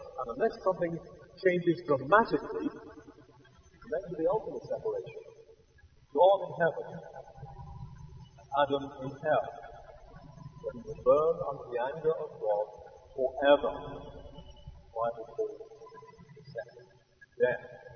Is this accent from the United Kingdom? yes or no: yes; United Kingdom; You just put me down as British. That's what I am. I'm British.